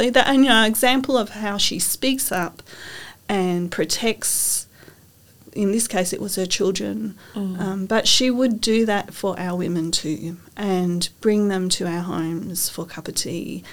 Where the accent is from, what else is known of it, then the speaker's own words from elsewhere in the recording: Darwin, Northern Territory, Australia; But, you know, from my memories of growing up in Darwin